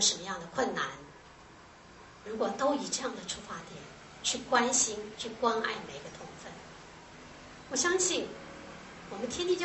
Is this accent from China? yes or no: no; Tainan, Taiwan; 因为我觉得我们台南人有最最淳朴，而且呢最最善良，同时呢也因为台南的文化台南是一个文化之城